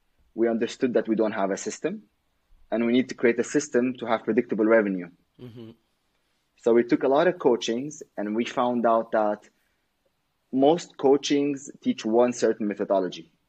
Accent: Syria; now in Germany; because I came from Syria. I came to Germany in 2013, so I had to support my family.

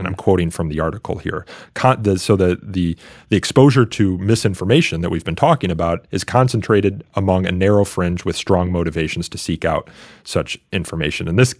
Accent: Midwest, United States; I didn't take the SAT because I'm from the Midwest.

